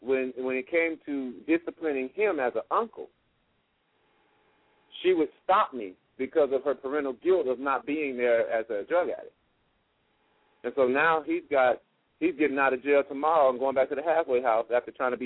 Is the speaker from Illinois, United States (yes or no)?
yes; Joliet, Illinois, United States; And, brother, if you live in Chicago, I came from Joliet.